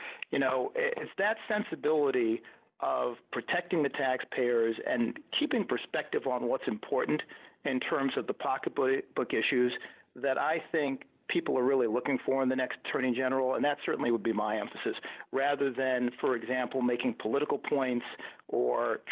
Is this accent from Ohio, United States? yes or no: no; Buffalo, New York, United States; you know, I grew up in Buffalo, as I said. My dad worked at the Chevy plant in Buffalo, and we grew up in a working-class neighborhood on the east side of Buffalo.